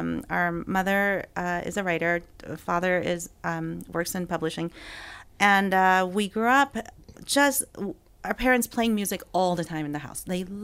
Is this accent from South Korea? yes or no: yes; Seoul, South Korea; My sisters and I grew up in Seoul